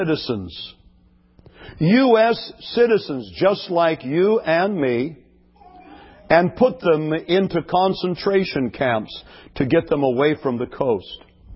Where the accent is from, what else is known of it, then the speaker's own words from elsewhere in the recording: California, United States; I grew up in a small town in Central California. Our neighbors were Japanese.